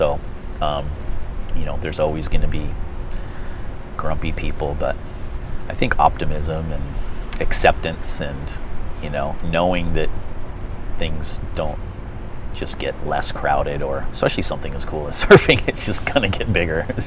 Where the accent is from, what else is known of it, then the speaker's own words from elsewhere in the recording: Santa Cruz, California, United States; I grew up in Santa Cruz. And it was paradise as a kid. I grew up in Pleasure Point.